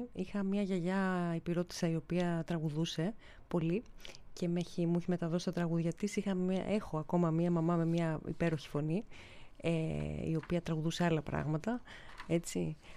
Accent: Athens, Attica, Greece; moved away as an adult; Εγώ γεννήθηκα στην Αθήνα, μεγάλωσα στην Αθήνα, σπούδασα στην Αθήνα την ιατρική και στη συνέχεια έφυγα στο Παρίσι όταν ήμουνα 26 χρονών.

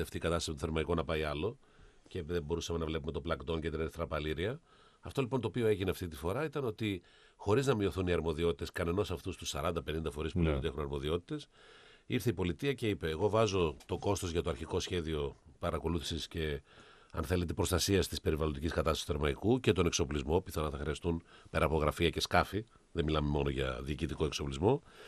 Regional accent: Thessaloniki, Central Macedonia, Greece; Παρότι αυτή τη στιγμή εγώ μπορεί να είμαι Θεσσαλονικιός

